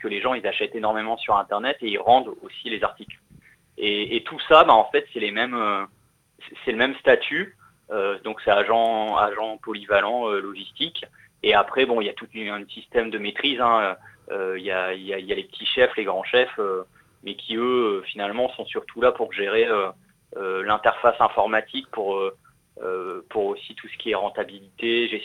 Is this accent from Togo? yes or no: no; Lille, Hauts-de-France, France; en tant que Lillois de l'étape